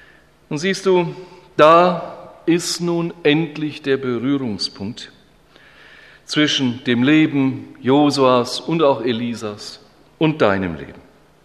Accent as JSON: {"language": "German", "town": "Schweinfurt", "region": "Bavaria", "country": "Germany", "tie": "born or raised there", "said": "Ich bin in meiner Heimatstadt Schweinfurt im dortigen CVJM zum Glauben gekommen, im christlichen Verein junger Menschen."}